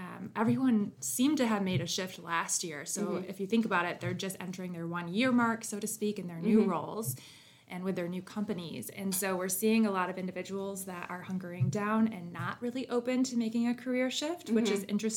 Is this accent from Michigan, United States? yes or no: yes; Grand Rapids, Michigan, United States; I'm born and raised in Grand Rapids